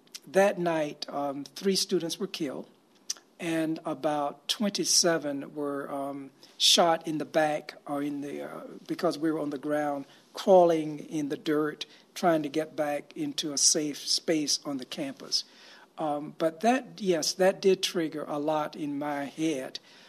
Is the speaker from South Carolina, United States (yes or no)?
yes; South Carolina, United States; Yes, I grew up in South Carolina